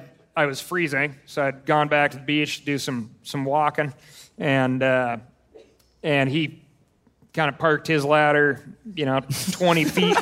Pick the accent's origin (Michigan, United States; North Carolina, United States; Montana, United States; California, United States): Montana, United States; I'm from Montana.